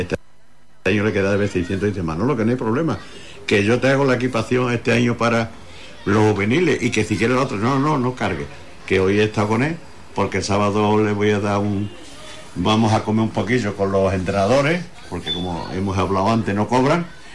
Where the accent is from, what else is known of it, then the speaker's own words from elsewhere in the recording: Huelva, Andalusia, Spain; yo soy de Huelva y todo lo que se haga en Huelva para mí es maravilloso.